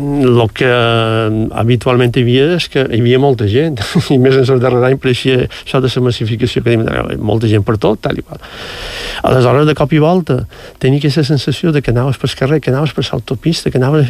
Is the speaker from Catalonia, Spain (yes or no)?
no; Balearic Islands, Spain; estic superbé a la meva illa, però jo d'un continent i disfruto moltíssim de... Clar, jo també som, ho diré, diguem, sense pretensions, un poc que coneixedor de la meva illa, conec molt Mallorca